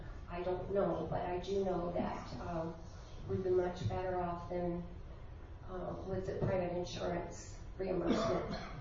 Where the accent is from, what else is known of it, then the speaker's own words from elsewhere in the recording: Pinedale, Wyoming, United States; from Pinedale.